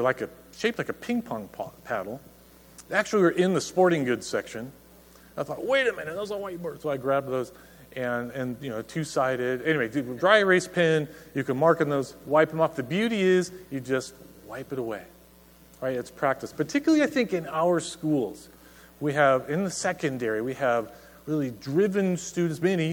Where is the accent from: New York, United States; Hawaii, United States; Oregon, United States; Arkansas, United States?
Oregon, United States; But I'm from Oregon, and we recycle everything.